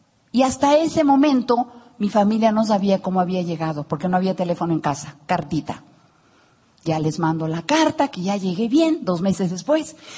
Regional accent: Lima, Peru; moved away as an adult; vengo de Lima, pero estoy perdida, no sé cómo llegar

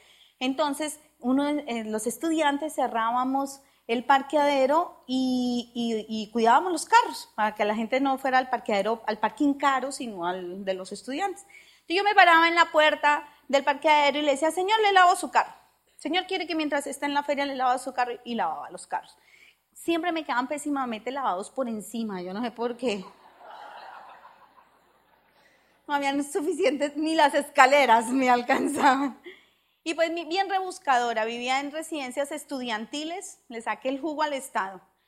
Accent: Bogotá, Colombia; vengo de una familia muy humilde en Colombia, nací en Bogotá, y huérfana de papá, nunca viví con mi mami, me crié con mis abuelas

